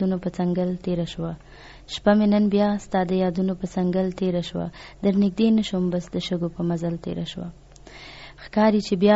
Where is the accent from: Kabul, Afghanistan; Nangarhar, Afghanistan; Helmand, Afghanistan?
Nangarhar, Afghanistan; موږ د ننګرهار څخه تعلق لرو